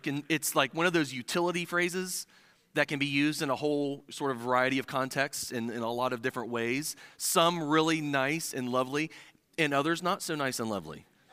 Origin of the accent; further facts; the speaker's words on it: Midwest, United States; I was not born and raised in the South. I was born and raised in the Midwest, so to you, I guess I'm something of a Yankee, I guess.